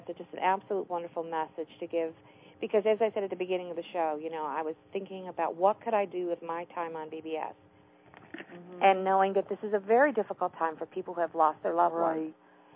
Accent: New York, United States; We're all from New York.

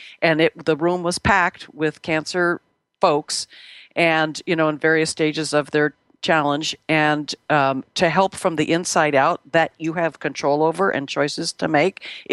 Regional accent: Los Angeles, California, United States; And so that was not my experience growing up in Los Angeles

